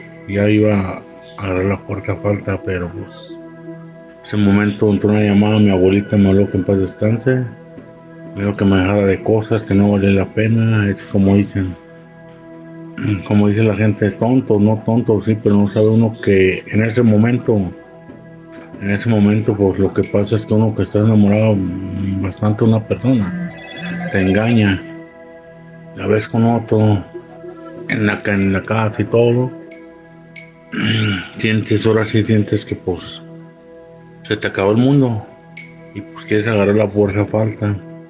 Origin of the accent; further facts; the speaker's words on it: Guadalajara, Jalisco, Mexico; soy de aquí de Guadalajara.